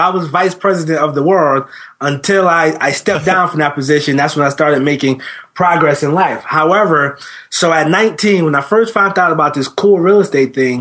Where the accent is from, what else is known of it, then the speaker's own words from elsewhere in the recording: New Jersey, United States; I was born and raised in New Jersey. And a few years ago, when I was 19, I'm 31 now